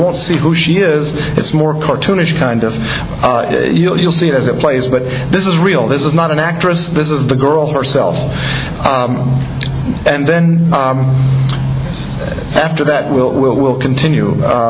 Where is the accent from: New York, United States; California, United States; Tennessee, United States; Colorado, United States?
Tennessee, United States; I'm a hillbilly from Tennessee originally, so we didn't have a ball field. We had, like, the woods.